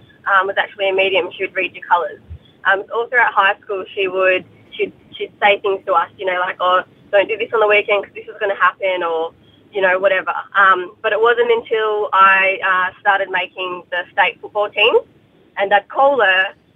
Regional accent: Bunbury, Western Australia, Australia; So I'm originally from Bunbury

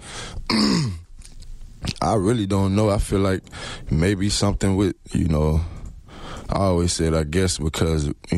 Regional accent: South Carolina, United States; You know, I'm from South Carolina, but, you know, it's the North Carolina Panthers.

